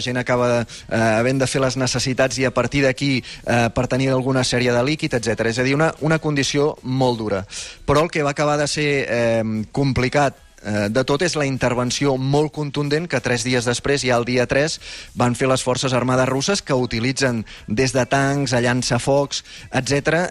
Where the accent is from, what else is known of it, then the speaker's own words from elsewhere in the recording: Berga, Catalonia, Spain; moved away as an adult; now in Russia; jo que sóc de Berga i sempre he estat envoltat de muntanyes